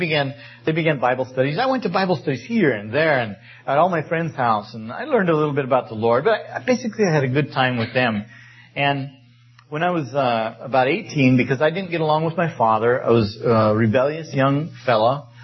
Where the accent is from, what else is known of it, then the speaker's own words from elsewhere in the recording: Colorado, United States; I was a redneck from Colorado. Now, redneck, you get them here from diving sometimes, but redneck in Colorado is a different type of fella.